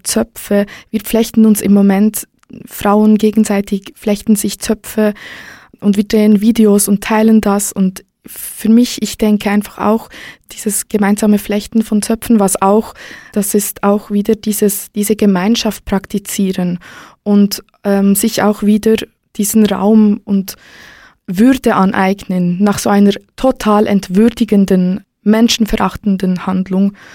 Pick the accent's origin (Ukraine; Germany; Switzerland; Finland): Switzerland; Ich bin zum Beispiel hier in der Schweiz geboren und aufgewachsen